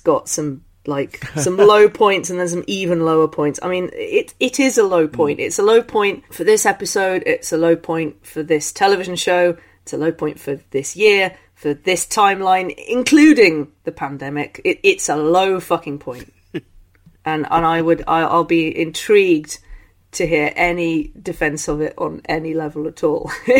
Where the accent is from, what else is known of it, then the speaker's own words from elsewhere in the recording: England, United Kingdom; Hey, listen, I'm English, and I'm very, very embarrassed.